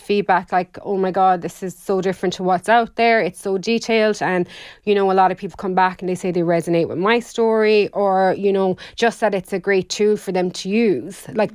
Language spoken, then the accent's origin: English; Inch Beach, County Kerry, Ireland; also born or lived in Limerick / Boston; I'm from Inchbeach in County Kerry. So I grew up there. My main background is, I guess, I did design in college. I went to art college in Limerick, where I stayed for a good few years.